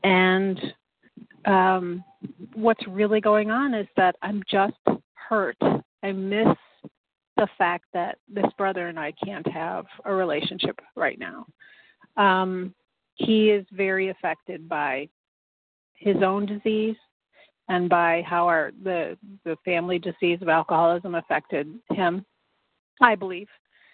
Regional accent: Chicago, Illinois, United States

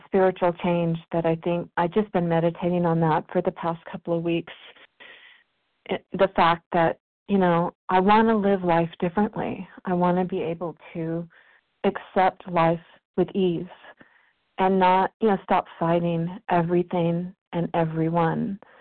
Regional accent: California, United States; from California.

